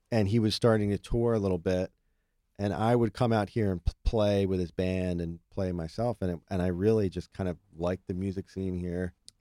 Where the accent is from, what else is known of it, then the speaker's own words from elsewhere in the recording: New Jersey, United States; Yeah, and I'm from Jersey, so